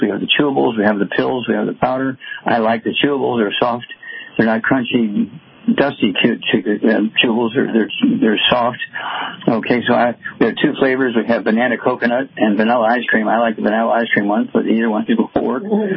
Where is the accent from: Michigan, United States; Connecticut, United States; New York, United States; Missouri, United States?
Missouri, United States